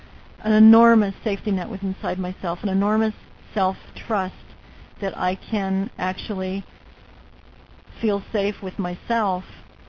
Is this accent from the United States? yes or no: no; New Zealand; but I'm a Kiwi.